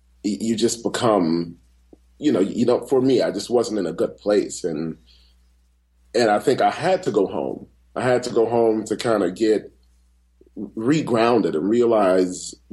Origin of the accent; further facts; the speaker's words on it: Miami, Florida, United States; I'm born and raised in Miami, for those who don't know, and I grew up in Coconut Grove and Richmond Heights. I have to say both places or they won't let me back in.